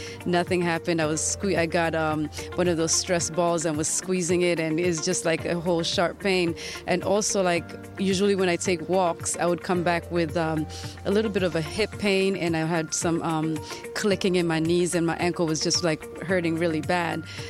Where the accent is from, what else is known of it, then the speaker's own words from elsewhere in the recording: Baltimore, Maryland, United States; I'm from Baltimore, Maryland.